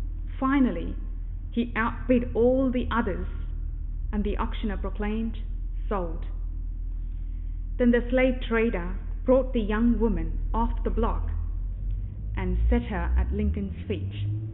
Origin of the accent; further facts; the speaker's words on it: India; When I was growing up in India